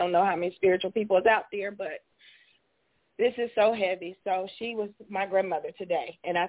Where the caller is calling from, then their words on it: Charleston, West Virginia, United States; I'm from Charleston, West Virginia.